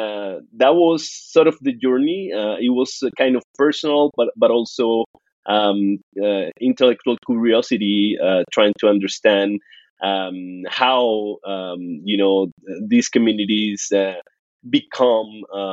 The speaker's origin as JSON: {"language": "English", "town": "Bogota", "region": "Bogotá Capital District", "country": "Colombia", "second_language": "English", "said": "So, I'm originally from Bogota, but being from Bogota and being Black is a particular experience, because usually people in Colombia and in the mountains where Bogota is located, they think that Black people don't exist here"}